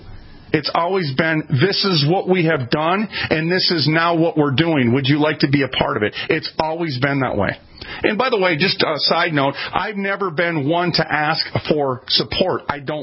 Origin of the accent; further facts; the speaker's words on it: Minneapolis, Minnesota, United States; I'm from North Minneapolis. I was a welfare kid, okay?